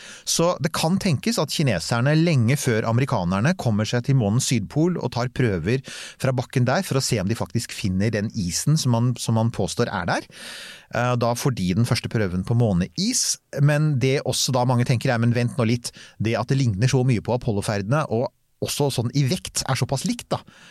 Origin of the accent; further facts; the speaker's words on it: Bærum, Akershus, Norway; jeg er fra Bærum, vi kan bare stort sett pent bokmål, riksmål.